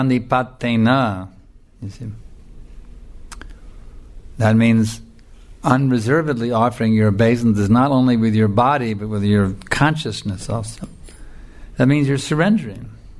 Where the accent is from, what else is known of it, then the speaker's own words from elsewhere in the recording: United States; That was the American, growing up in America, that was the mood, you know.